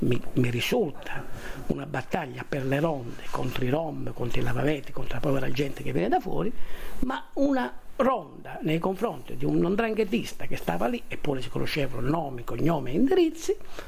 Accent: Calabria, Italy; Io sono calabrese, posso fare un po', come dire, il calabrese un po' permaloso.

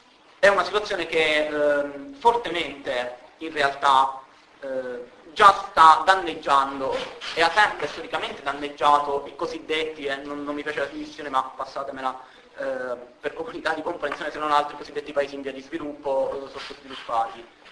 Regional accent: Pescara, Abruzzo, Italy; Io vengo da Pescara

